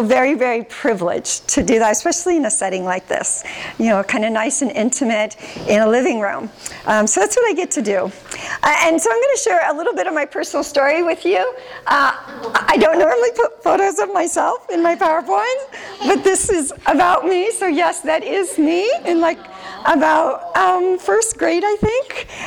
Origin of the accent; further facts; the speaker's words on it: San Diego, California, United States; So I was born and raised in San Diego. So that's really great because I'm a San Diego native.